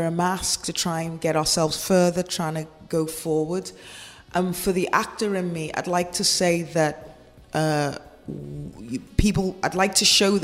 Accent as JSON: {"language": "English", "town": "Liverpool", "region": "North West England", "country": "United Kingdom", "said": "Make it funny, because I'm a Scouser and we laugh."}